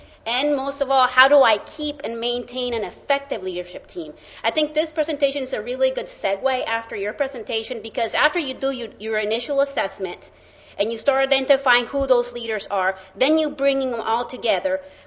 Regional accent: Costa Rica; accent: Latin; first language Spanish; English is a second language; now in Alabama, United States; I come from Costa Rica. Costa Rica is a very small country in Central America, and we speak Spanish. And then I landed in Alabama, so my accent, not only I have a Latin accent

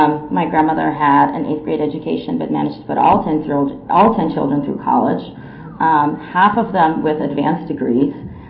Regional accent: North Carolina, United States; my family is we're from North Carolina

